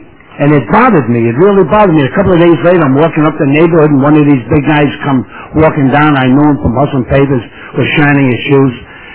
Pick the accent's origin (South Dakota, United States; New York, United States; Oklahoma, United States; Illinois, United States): New York, United States; And I come from New York. I come from the Upper East Side, in an area called Yorkville. Mostly immigrants, I'm first generation, hard-working people, hard drinkers.